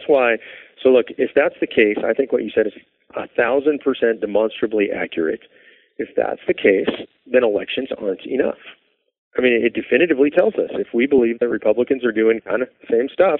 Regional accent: California, United States; Yeah, I grew up in the San Fernando Valley, went to school in San Diego. So I've stayed in California my whole life.

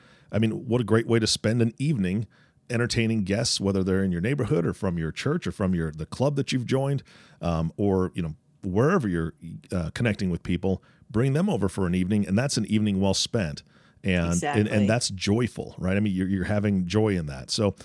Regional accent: Washington, United States; I grew up in Washington State.

